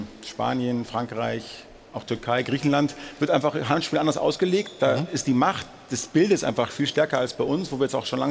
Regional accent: Germany; auch wenn ich natürlich als Deutscher sage, es war sehr hart und sehr undankbar.

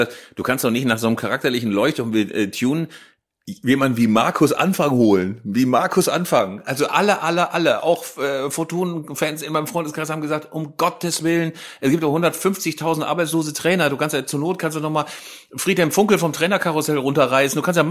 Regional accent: Bavaria, Germany; born there; Wie gesagt, ich bin da ja in der Nähe geboren. Ich war sehr, sehr häufig im Rosenau-Stadion.

